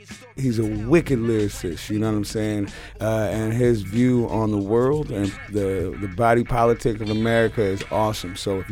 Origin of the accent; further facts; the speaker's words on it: San Francisco, California, United States; I'm from Hunters Point, San Francisco, HP.